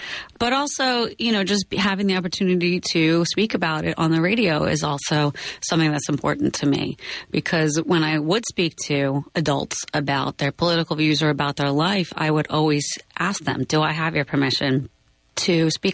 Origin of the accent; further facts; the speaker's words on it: New York, United States; now in Bay Area, United States; For me, you know, I grew up in New York, and New York is extremely Zionist, extremely Zionist.